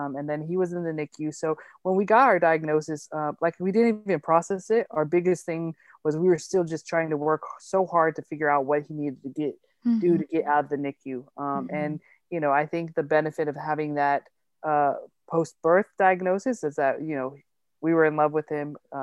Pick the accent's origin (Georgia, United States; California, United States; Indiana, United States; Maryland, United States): Georgia, United States; So I am originally from Georgia